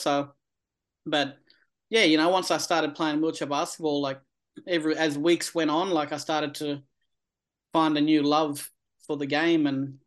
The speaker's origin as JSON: {"language": "English", "town": "Darwin", "region": "Northern Territory", "country": "Australia", "tie": "born or raised there", "said": "so I was born with my disability and, you know, I grew up here in Darwin playing a lot of different sports"}